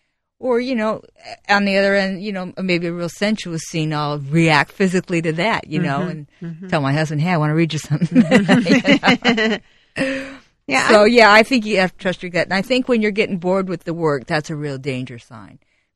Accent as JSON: {"language": "English", "town": "Pacific Palisades", "region": "California", "country": "United States", "tie": "born or raised there", "said": "Listen, I came from a nice background. I grew up in Pacific Palisades. I had a lot of advantages."}